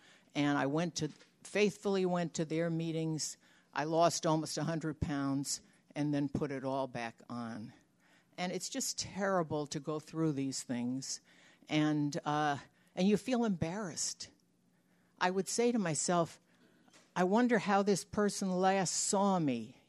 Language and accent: English; Brooklyn, New York, United States; moved away as an adult; now in Geneva, United States; I'm originally a New Yorker. Maybe you can hear that in my voice. Proud New Yorker, born in Brooklyn. And came out to the Midwest when I met my husband 51 years ago.